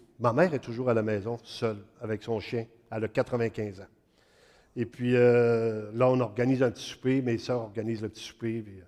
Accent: Mont-Joli, Quebec, Canada; Moi, je viens de Mont-Joli. D'autres, on est bourrés de neige, c'est pas pareil.

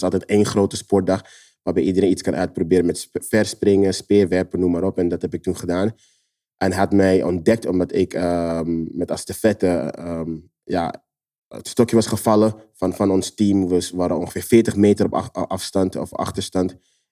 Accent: Netherlands; Maar als kind in Nederland ging ik heel vaak in de vuilnisbak dingen pakken.

